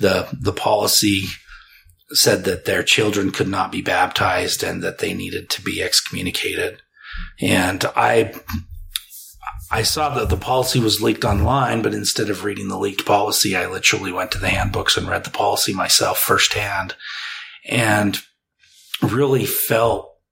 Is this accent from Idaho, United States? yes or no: no; Utah, United States; And growing up in Southern Utah with the FLDS presence there, it completely made sense in that context.